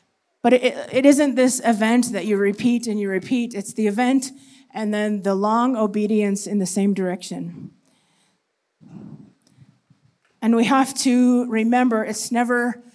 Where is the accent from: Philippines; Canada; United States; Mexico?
Canada; now in Malawi; We're originally from Canada, and we've been in Malawi for just over 10 years now.